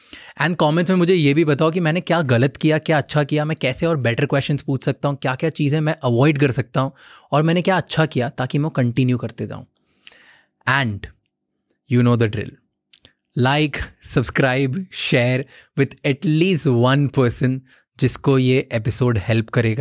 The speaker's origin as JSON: {"language": "Hindi", "town": "Mumbai", "region": "Maharashtra", "country": "India", "said": "मैं बॉम्बे से हूँ, तो बॉम्बे में बहुत गड्ढे हैं"}